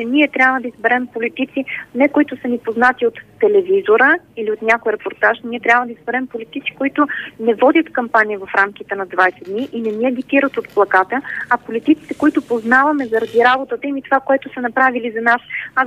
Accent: Burgas, Burgas Province, Bulgaria; когато бяхме в Бургас, в моя роден град

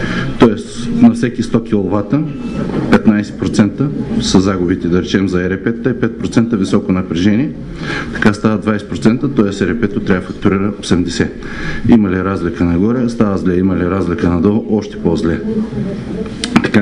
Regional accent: Veliko Tarnovo, Veliko Tarnovo Province, Bulgaria; от Велико Търно съм.

